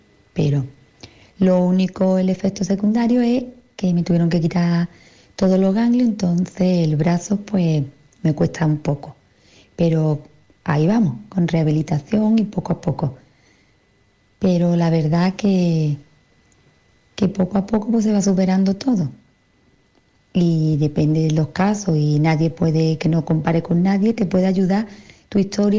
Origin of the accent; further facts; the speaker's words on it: Álora, Andalusia, Spain; tengo 36 años y soy de Álora, Málaga.